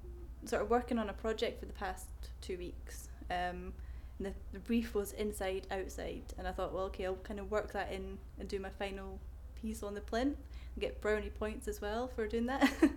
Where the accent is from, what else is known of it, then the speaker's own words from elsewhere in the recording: Edinburgh, Scotland, United Kingdom; I'm 24, and I'm from Edinburgh, and up in Bonnie, Scotland.